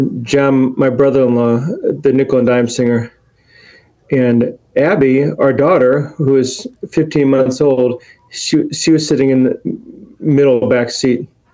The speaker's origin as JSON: {"language": "English", "town": "Kirkwood", "region": "Missouri", "country": "United States", "tie": "born or raised there", "said": "To back it up a little bit, I'm from St. Louis. I'm from Kirkwood. I grew up there and actually attended St. Louis K-Life in Kirkwood and was raised in a Christian family, which is a great blessing."}